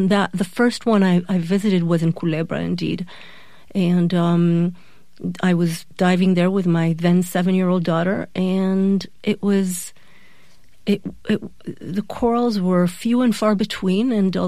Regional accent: Jerusalem, Jerusalem District, Israel; I guess I grew up in Jerusalem, and that's not too close to any marine body of water.

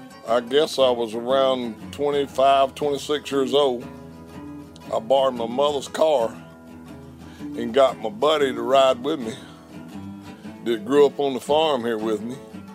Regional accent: Reidsville, Georgia, United States; I was born in Reidsville, Georgia, which is not but 7 miles from here. I hadn't been very far, so... I grew up on this farm where we're at now

